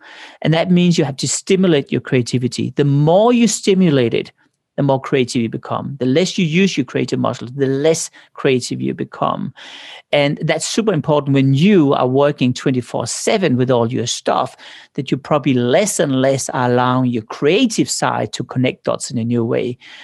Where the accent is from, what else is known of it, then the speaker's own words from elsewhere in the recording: Denmark; I came from Denmark. 99.9% are Protestants. So I never seen other religions. And I never seen people of other skin colors.